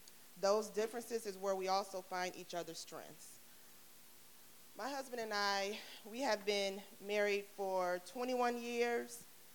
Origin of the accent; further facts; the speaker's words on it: Detroit, Michigan, United States; Growing up, I grew up in Detroit, East Side. Whoop, whoop.